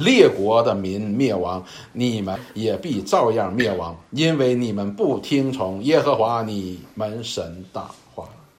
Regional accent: China; 我们中国人有一句话

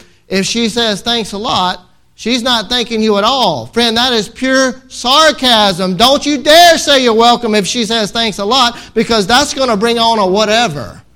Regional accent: Mississippi, United States; born there; I was born in Mississippi.

